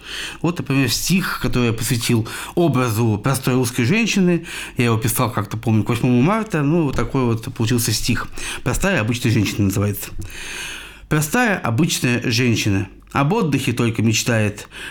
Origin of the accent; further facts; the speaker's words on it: Tula, Tula Oblast, Russia; есть про мой родной город, про Тулу